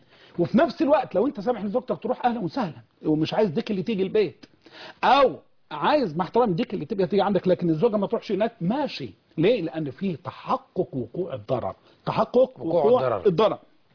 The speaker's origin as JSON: {"language": "Arabic", "country": "Egypt", "said": "احنا عندنا في مصر هنا"}